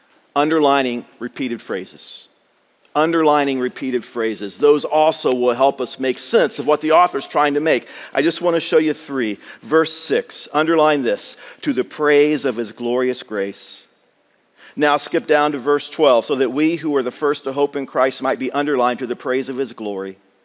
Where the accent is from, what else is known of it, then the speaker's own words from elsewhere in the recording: Cedarville, United States; Yes, I grew up in Scott Street in Cedarville.